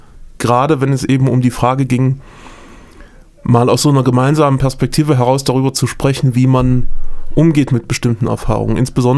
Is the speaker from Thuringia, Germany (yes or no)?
yes; Jena, Thuringia, Germany; Ich bin in Jena geboren und aufgewachsen